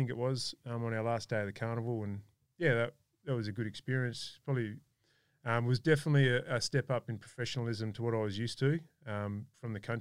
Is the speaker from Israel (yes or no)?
no; Koorda, Western Australia, Australia; I'm from Quarter, but I went to a school called Gabbin, which is in between Quarter and Bencubbin